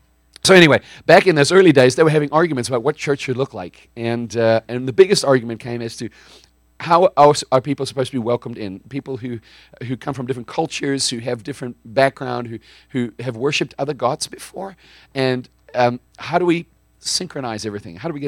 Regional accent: South Africa; I grew up in the Anglican church in South Africa, and it was very different.

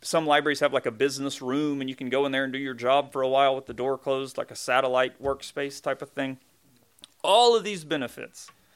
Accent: Southern United States, United States; I grew up in the Bible Belt

